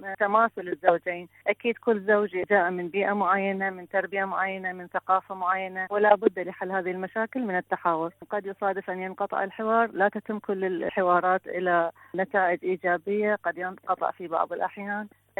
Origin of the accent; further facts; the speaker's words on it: Iraq; من العراق، متزوجة قبل 5 سنوات